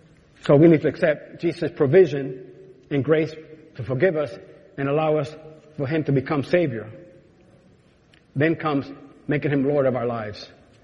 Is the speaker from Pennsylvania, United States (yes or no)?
no; New York, United States; I'm from New York. I don't know what an odds and end is.